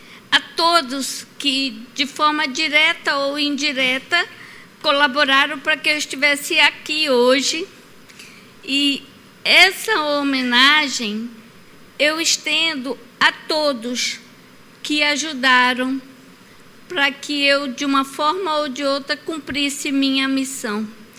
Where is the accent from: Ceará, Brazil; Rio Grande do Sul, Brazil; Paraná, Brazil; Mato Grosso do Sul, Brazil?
Paraná, Brazil; Loanda; born there; ele é conhecido em Loanda como um prefeito, digamos, um dos mais, dizem o mais honesto que minha cidade já teve.